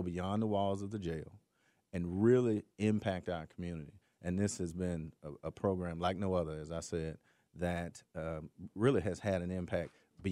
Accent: Atlanta, Georgia, United States; I am from Atlanta, ingrained in Atlanta, and I can retire in less than a year

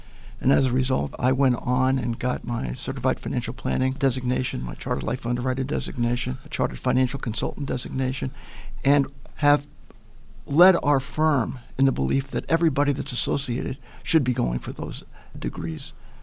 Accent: Little Neck, New York, United States; now in Buffalo, United States; Yeah, I'm not from Buffalo. No. I grew up in Long Island in Little Neck.

